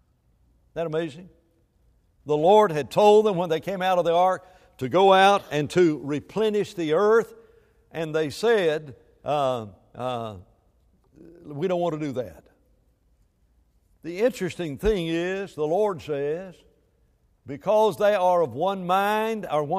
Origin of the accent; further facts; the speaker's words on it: Huntsville, Alabama, United States; And I grew up in Huntsville where they built those rockets. So this is what I grew up living and breathing.